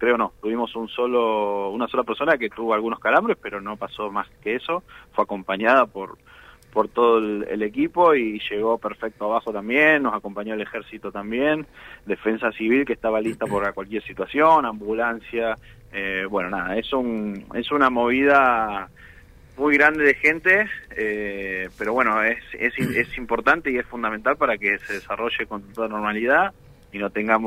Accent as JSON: {"language": "Spanish", "region": "Patagonia", "country": "Argentina", "said": "somos patagónicos"}